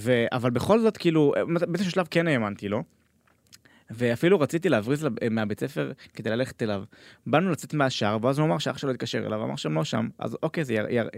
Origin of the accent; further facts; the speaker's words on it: Ashdod, Southern District, Israel; also born or lived in Jerusalem / Netanya; אני אשדודי, למדתי גם באשדוד. ואז הייתי שנתיים, לא, הייתי 5 שנים בירושלים, ואז שנתיים בנתניה, ואז חזרתי לאשדוד.